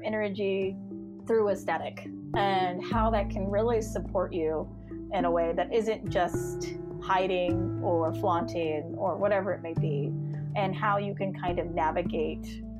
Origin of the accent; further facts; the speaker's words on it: Fort Worth, Texas, United States; I am the daughter of a minister, and I grew up actually in Fort Worth, Texas, and we were all homeschooled